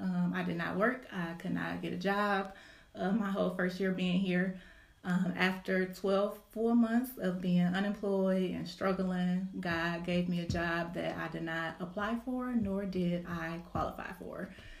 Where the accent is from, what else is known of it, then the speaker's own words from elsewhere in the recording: Detroit, Michigan, United States; also born or lived in Chicago; now in Atlanta, United States; So I'm originally from Detroit. I moved to Chicago right after grad school, lived in Chicago for 5 years.